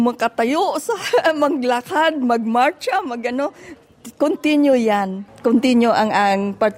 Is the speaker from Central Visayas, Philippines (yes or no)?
no; Tapaz, Western Visayas, Philippines; Actually, I'm not exactly Iloilo. I'm from Tapas. Mabuhay ang Tapas. Capiz.